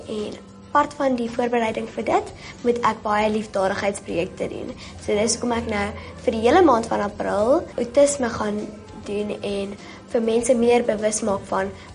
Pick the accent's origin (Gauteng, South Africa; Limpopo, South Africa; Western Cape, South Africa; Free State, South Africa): Free State, South Africa; Bloemfontein